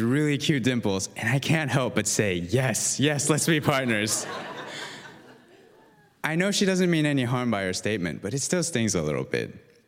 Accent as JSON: {"language": "English", "country": "Guatemala", "tie": "born or raised there", "said": "I was born in Guatemala to two Taiwanese immigrants."}